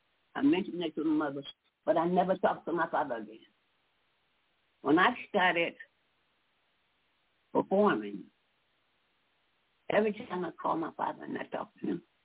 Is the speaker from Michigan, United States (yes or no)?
yes; Detroit, Michigan, United States; I come from Detroit and Black Bottom.